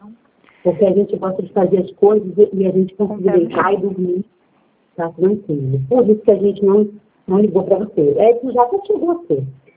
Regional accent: Magé, Rio de Janeiro, Brazil; Mas eu sou de Magé, Magé ainda não começou a fazer.

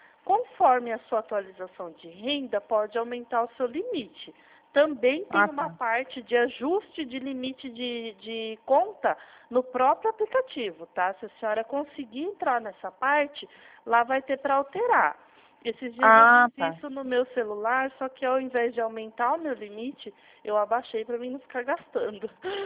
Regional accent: São Paulo, Brazil; Eu sou de São Paulo, interior, mas a gente atende o Brasil inteiro

